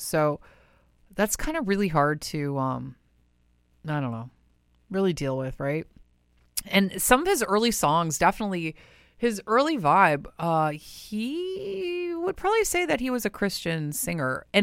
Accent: Windsor, Ontario, Canada; I'm from Windsor, across the river. We're like of the same era.

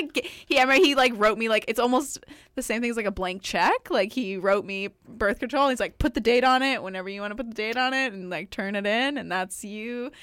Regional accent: United States; now in Canada; I came to Canada from the States all by myself

